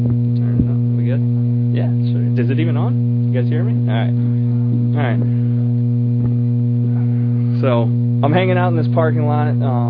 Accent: New Port Richey, Florida, United States; I'm from Newport Richey. I grew up in Newport Richey.

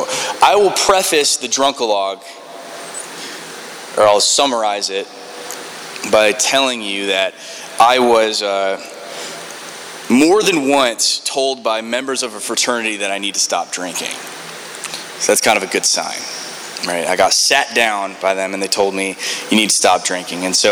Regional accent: New York, United States; Like the plan was, I'm from New York, so like to fly back twice in like a 2 week window doesn't make sense.

